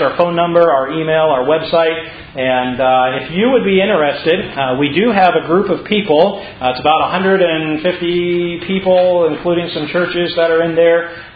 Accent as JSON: {"language": "English", "region": "Pennsylvania", "country": "United States", "said": "but we are from Pennsylvania, and we appreciate the opportunity that we've had to be able to be at Tri-State and now to be able to be here at Pine Island."}